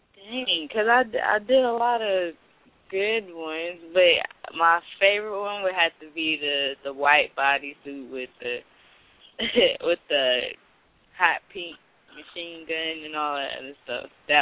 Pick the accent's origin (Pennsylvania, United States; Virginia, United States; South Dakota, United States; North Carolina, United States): North Carolina, United States; Fayetteville; I've been here pretty much all my life, so you can say I'm from Fayetteville, North Carolina.